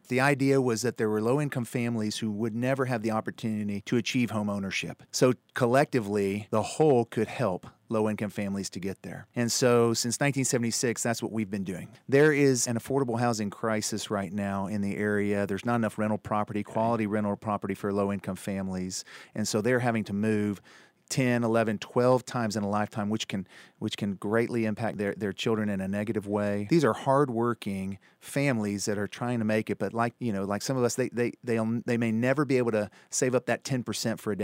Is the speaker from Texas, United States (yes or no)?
yes; Texas, United States; now in Arkansas, United States; We met in college. I'm from Texas.